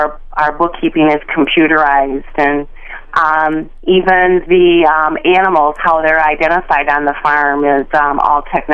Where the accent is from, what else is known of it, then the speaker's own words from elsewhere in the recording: Harrisville, United States; I was raised in Harrisville. My parents had a small grocery, so I had no idea what I was getting into when I married this farmer.